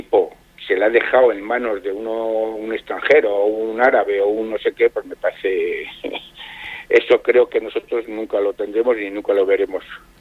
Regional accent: Bilbao, Basque Country, Spain; Pues señores, somos de Bilbao y hay que ir a por todas.

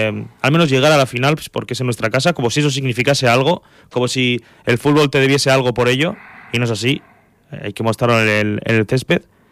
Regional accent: Bilbao, Basque Country, Spain; Lo que pasa es que somos de Bilbao y todo es todo, o sea, todo es poco.

